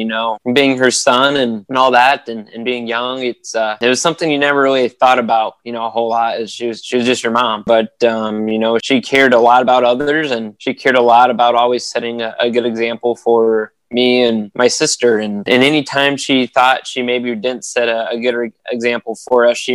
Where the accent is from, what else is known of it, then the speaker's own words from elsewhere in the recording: Cedar Rapids, Iowa, United States; Yeah, I grew up in Cedar Rapids and I still go back there all the time. All my family and friends still live back there